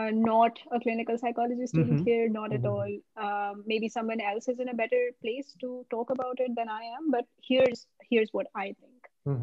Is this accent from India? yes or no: yes; India; Like, I am bisexual, but I'm also Indian, also an immigrant, also a behavioral scientist, also a social researcher, right?